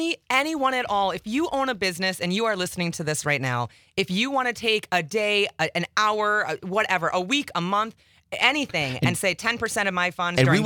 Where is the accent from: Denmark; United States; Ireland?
United States; Wisconsin; No. I'm from Wisconsin.